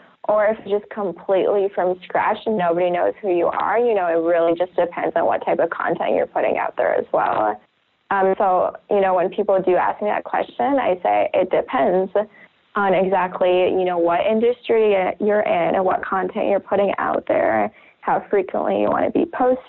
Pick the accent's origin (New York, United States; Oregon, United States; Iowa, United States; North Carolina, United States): Iowa, United States; Ames; So for me, I'm from Ames, Iowa. So I would put hashtag Ames, Iowa in all of their posts.